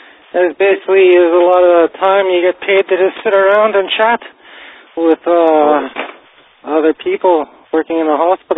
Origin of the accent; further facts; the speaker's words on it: Kazakhstan; I'm from Soviet Kazakhstan.